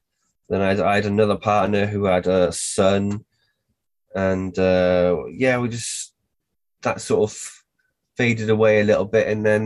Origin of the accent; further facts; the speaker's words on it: Barry, Wales, United Kingdom; We love Barry. We grew up in Barry as kids, and we were always down there, down the beach, weren't we? Climbing over the rocks and looking for crabs to crab in on the Bristol Channel.